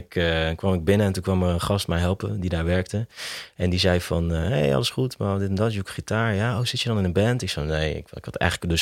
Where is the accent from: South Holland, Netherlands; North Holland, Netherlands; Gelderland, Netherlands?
South Holland, Netherlands; The Hague; Geboren en getogen in Den Haag, ja.